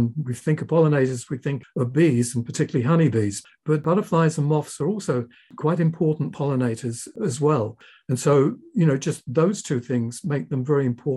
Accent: England, United Kingdom; born there; I was born in England, as you can tell by my accent.

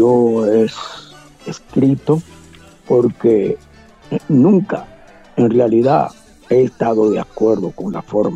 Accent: Dominican Republic; son los mismos problemas que tenemos nosotros en Santo Domingo

